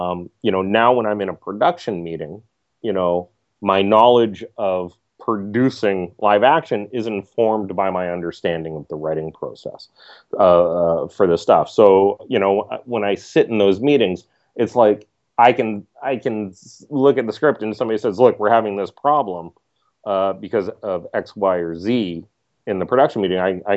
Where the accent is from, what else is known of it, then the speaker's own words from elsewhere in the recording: Richmond, Virginia, United States; I grew up in Richmond, and we had it was that time when you could buy the little, like, there were maybe 13 or 14 channels